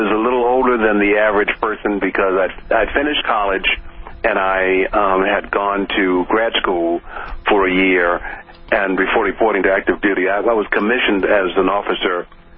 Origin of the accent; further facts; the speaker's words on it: Baltimore, Maryland, United States; I grew up in Baltimore City, and I thought I was standard, average American